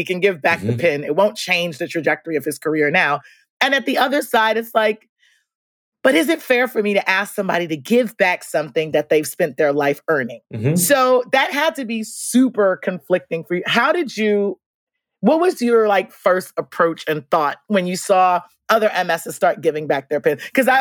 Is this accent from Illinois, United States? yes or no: no; New York, United States; because I am from Central America, purely, like traced back many, many generations back. I grew up in New York.